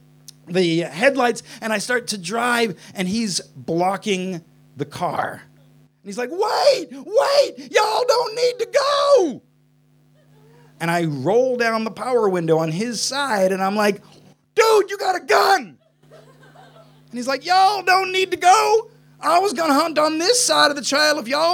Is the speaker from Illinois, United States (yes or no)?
yes; Chicago, Illinois, United States; I'm originally from Chicago, and yeah, just lived all over the States as well.